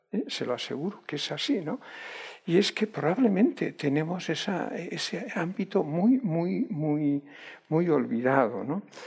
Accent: Vigo, Galicia, Spain; aunque tengo cerca de mi ciudad natal y en la que resido muchos días del año, que es Vigo

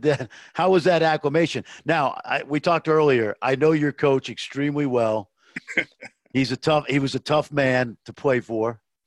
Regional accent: New York City, New York, United States; as a New Yorker, as a guy that grew up in the city, I got incredible memories of childhood in New York, even though we didn't have any money.

